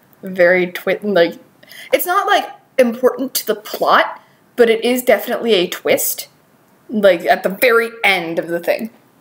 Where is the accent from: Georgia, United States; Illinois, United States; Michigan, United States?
Georgia, United States; No, I'm from Georgia, so I'm generally used to roaches, but they just creep me out.